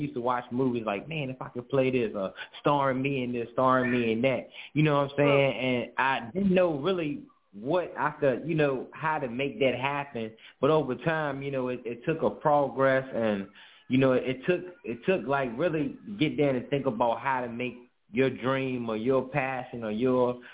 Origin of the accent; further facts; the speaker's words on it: Clover, Virginia, United States; also born or lived in South Boston; I came from South Boston, Virginia, originated. I grew up in Clover, Virginia, small town out in Virginia.